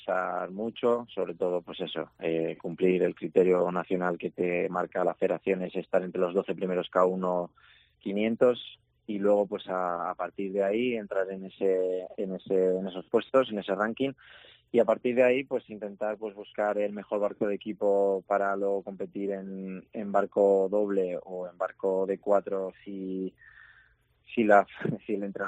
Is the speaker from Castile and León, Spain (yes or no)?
yes; Zamora, Castile and León, Spain; siempre he defendido pues mi tierra, los colores de Zamora. Y bueno, sé que ya son 34 años los que tengo.